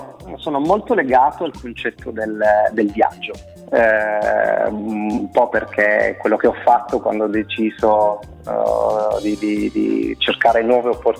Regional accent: South Italy, Italy; Quando ho deciso di iniziare questo mio percorso e ripartire dalla mia terra di origine

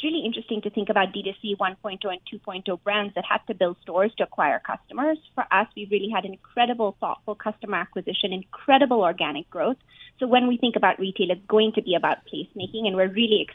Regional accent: India; now in United States; my home country of India

